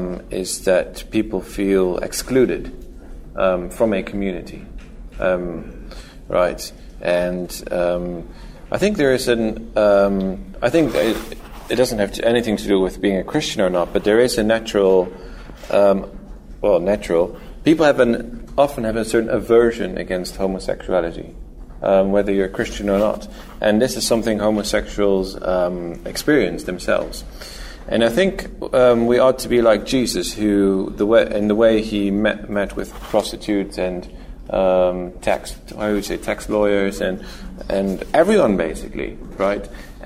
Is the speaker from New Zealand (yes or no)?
no; Netherlands; English is a second language; So I'm from the Netherlands